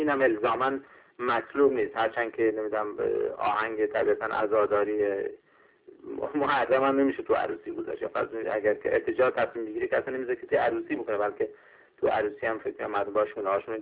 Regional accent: Iran; ما همه ایرانی هستیم

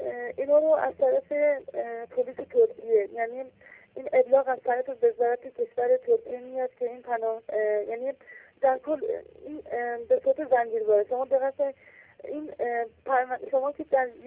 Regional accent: Iran; also born or lived in Iraq; ما یعنی ایرانی هم هستم ولی از عراق

